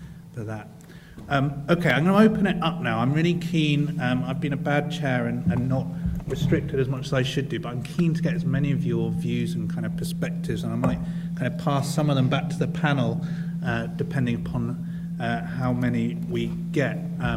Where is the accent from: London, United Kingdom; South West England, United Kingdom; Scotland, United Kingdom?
South West England, United Kingdom; I grew up in Devon, so eyeing Wales warily over their Bristol Channel.